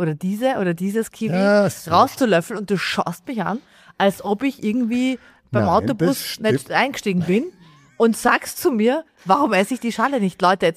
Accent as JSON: {"language": "German", "country": "Austria", "said": "Ich als Österreicherin sitzt im Pforzheim, im tiefsten Pforzheim"}